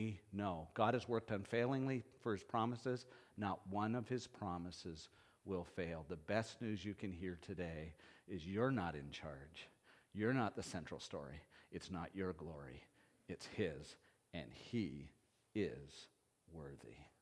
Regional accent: Canada; now in United States; Now, one, I'm Canadian. I've never learned the pledge to the allegiance, pledge of allegiance.

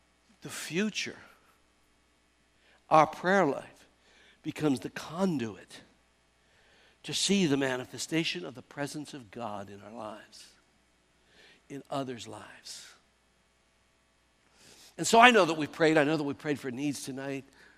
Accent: Irwin, Pennsylvania, United States; I'm not from Pittsburgh. I'm from a little town outside of Pittsburgh. She said, really? Where? I said, Irwin.

